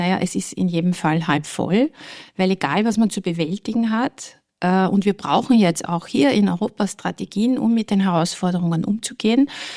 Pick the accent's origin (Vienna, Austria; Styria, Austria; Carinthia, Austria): Vienna, Austria; Und ich bin eine Österreicherin und vor allem eine Wienerin mit Leib und Seele, also gar keine Frage.